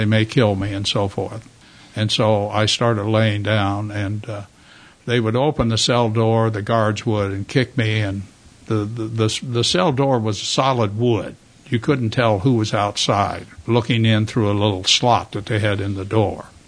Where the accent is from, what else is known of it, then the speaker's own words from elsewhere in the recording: United States; I'm an American, and it's only natural for me to think that the Americans will win the war.